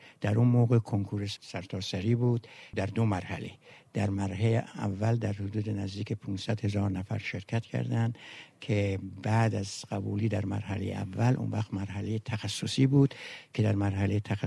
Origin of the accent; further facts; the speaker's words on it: Tehran, Tehran Province, Iran; also born or lived in Rasht; من در سال 1322 در شهرستان رشت به دنیا آمدم. تحصیلات ابتدایی و دبیرستانی و دانشگاهی رو در تهران گذراندم.